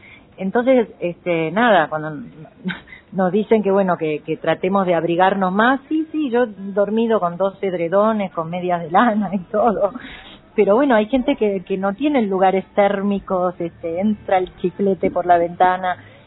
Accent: Argentina; porque yo soy una argentina más, yo soy laburanta

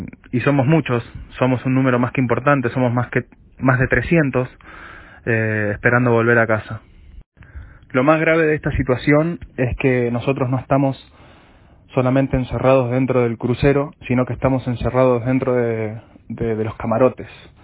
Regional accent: Argentina; en este momento somos 9 tripulantes argentinos, varados aquí en Portugal. Estamos desde el 22 de marzo

